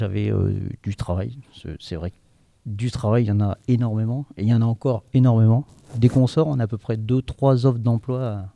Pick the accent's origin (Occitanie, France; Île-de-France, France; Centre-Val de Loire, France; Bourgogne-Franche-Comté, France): Centre-Val de Loire, France; Vendôme; Alors moi, en fait, je suis originaire de Vendôme.